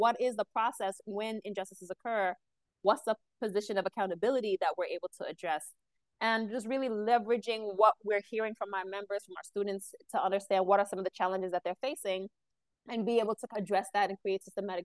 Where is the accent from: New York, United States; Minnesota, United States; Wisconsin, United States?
New York, United States; Queens; I grew up in Queens in an area called Cambria Heights, which was like 99% Black, 97% Haitian.